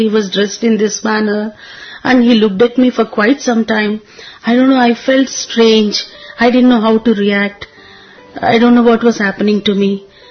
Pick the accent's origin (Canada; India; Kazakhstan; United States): India; South India; We used to follow being South Indian Brahmins only, Venkateshwara Swami.